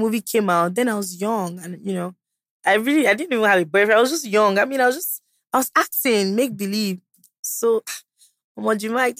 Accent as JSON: {"language": "English", "town": "Owan East", "region": "Edo", "country": "Nigeria", "said": "I don't understand. We get other states. I'm from Owa East."}